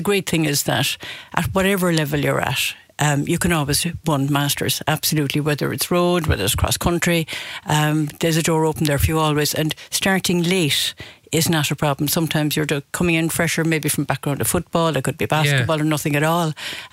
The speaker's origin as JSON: {"language": "English", "country": "Ireland", "said": "But it's a marvellous, I suppose, sport, and something that we as the Irish are particularly strong at."}